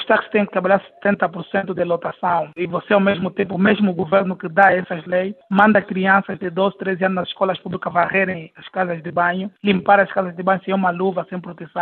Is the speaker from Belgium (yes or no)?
no; Angola; O nosso direito à manifestação é nosso enquanto cidadão, é nosso enquanto angolano.